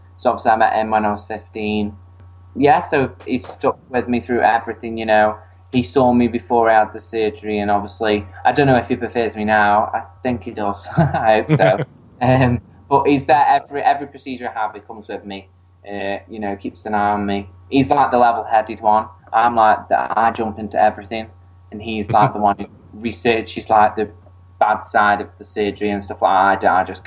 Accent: England, United Kingdom; I'm from England, UK.

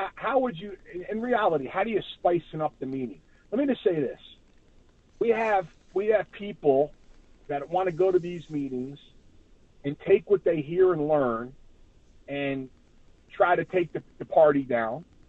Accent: Nevada, United States; but I'm from Nevada.

